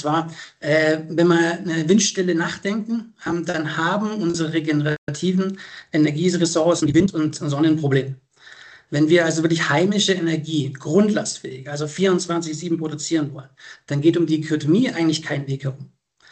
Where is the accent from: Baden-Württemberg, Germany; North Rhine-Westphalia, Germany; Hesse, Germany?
Baden-Württemberg, Germany; Ich komme ja aus dem Schwarzwald ursprünglich